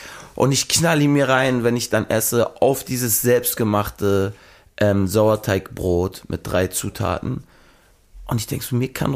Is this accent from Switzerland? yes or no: yes; Switzerland; ich als Schweizer